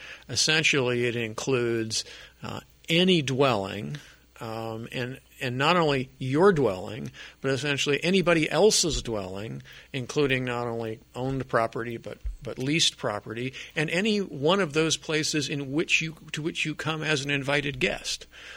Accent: Colorado, United States; I'm originally from Colorado, and back when I lived in Colorado, and I was I was a deputy district attorney back in Colorado back in the day.

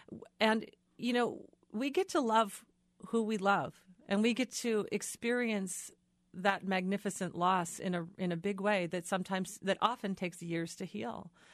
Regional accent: Minnesota, United States; I'm from Minnesota, the land of 10,000 lakes.

